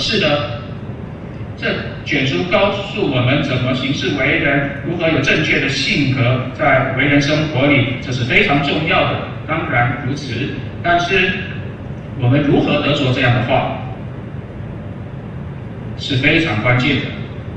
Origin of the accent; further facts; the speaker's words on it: China; 你们知道我从中国来